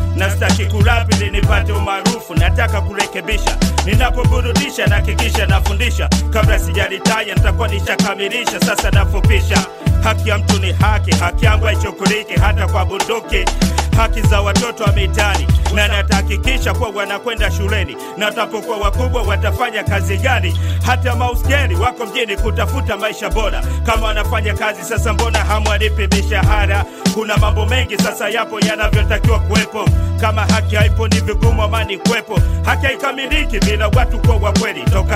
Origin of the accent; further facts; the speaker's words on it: Tanzania; Haki kama binadamu. Haki kama Mtanzania, raia wa Tanzania.